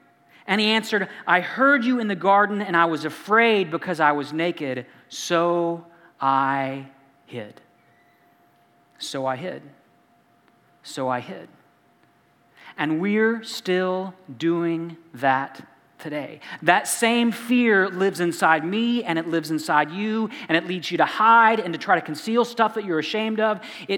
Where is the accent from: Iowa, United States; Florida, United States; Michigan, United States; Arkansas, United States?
Arkansas, United States; I'm from Arkansas. This wasn't Disneyland.